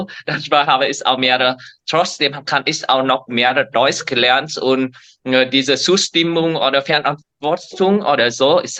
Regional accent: Vietnam; German is a second language; Weil ich war in Vietnam ausgewacht. Ich weiß, wie ist mein Heimat.

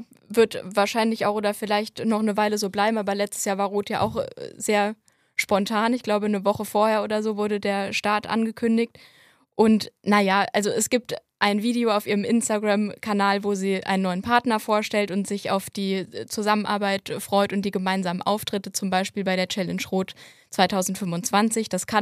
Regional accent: Hesse, Germany; vor allem als Hessin mag ich besonders seinen Slang.

